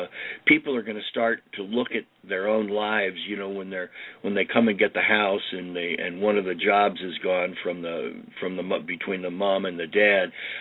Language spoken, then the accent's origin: English; Los Angeles, California, United States; I'm born and raised in Los Angeles, but, and you know, I'm an American